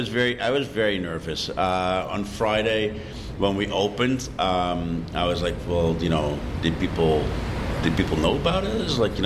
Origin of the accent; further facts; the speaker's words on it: Amsterdam, North Holland, Netherlands; English is a second language; because I'm European, I'm from Amsterdam